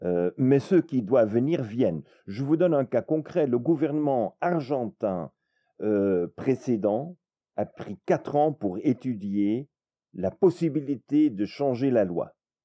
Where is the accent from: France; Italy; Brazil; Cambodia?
Brazil; Je viens du Brésil.